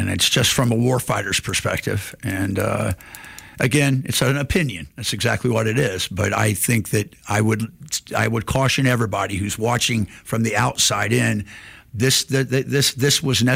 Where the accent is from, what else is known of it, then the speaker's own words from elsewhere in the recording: United States; We're American.